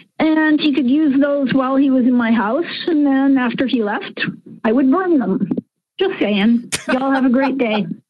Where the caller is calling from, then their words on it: Alaska, United States; I'm calling from Alaska.